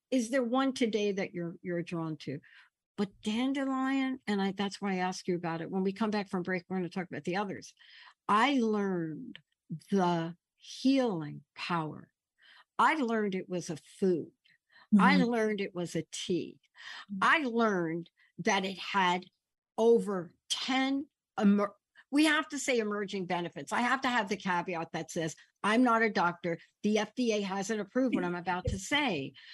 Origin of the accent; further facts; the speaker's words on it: Bronx, New York, United States; I'm this kid growing up in the Bronx, lived in the projects